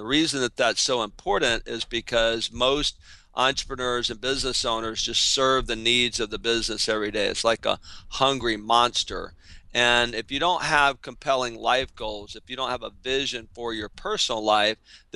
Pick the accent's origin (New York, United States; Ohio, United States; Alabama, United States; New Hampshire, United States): Alabama, United States; She's from New Jersey. I'm from Alabama.